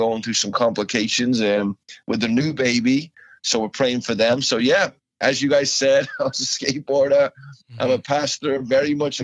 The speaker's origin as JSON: {"language": "English", "town": "Liverpool", "region": "North West England", "country": "United Kingdom", "said": "And so it's, you know, and I'm from Liverpool."}